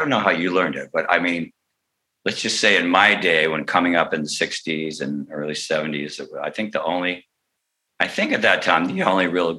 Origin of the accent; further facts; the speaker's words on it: Berkeley, California, United States; also born or lived in Southern US; I grew up in Berkeley from the time I was 9 years old, earlier in the South, but Berkeley, California.